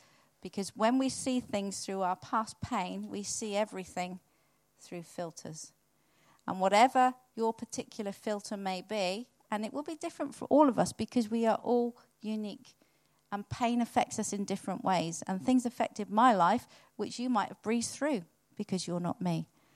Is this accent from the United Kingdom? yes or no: yes; South West England, United Kingdom; I'm from Cornwall, and there was a certain build in little villages.